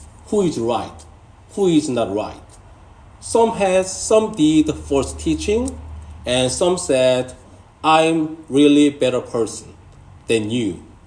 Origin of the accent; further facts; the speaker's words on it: South Korea; English is a second language; now in Australia; So I was Korean citizen. I was, now I'm Australian citizen, but I was a Korean citizen.